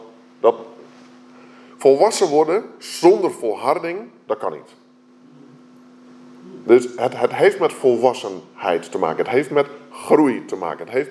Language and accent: Dutch; Friesland, Netherlands; Ja, ik ben een Fries.